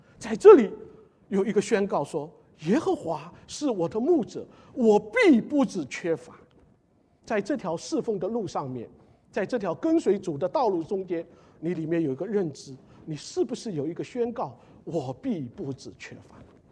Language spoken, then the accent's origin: Chinese; China; 我从大陆来到这里的时候